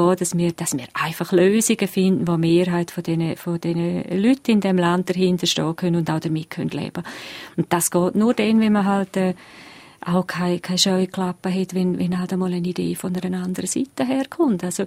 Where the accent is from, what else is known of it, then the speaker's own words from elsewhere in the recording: Graubünden, Switzerland; Ja, also ich bin Bündner